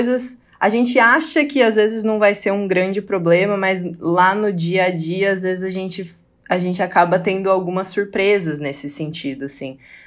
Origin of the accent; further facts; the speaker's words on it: Brazil; A gente, enquanto brasileiro, sofre muito da síndrome do cachorro vira-lata, né?